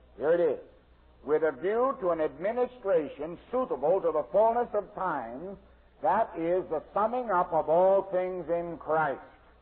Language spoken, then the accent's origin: English; Canada; I'm a Canadian, I was raised and schooled in Canada. I remember as a boy in Canada